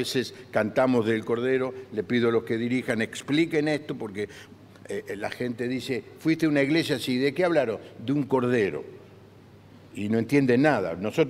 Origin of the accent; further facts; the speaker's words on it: Argentina; Nosotros mismos, como argentinos, estamos frente a una elección